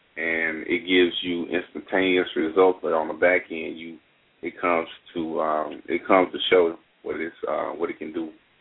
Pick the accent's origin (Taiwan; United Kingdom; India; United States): United States; Texas; I'm actually originally from East Texas. I went to Tyler Jean College.